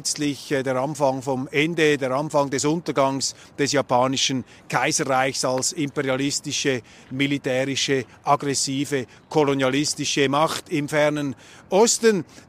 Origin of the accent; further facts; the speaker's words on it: Switzerland; Und für mich als Schweizer hat die Stadt Los Angeles einen ganz speziellen Reiz, eben weil sie so anders ist als alles, was wir in Europa kennen.